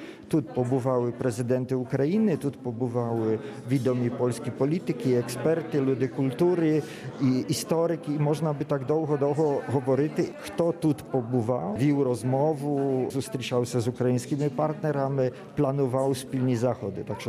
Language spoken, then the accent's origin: Ukrainian; Poland; Я виріс на Західній Польщі.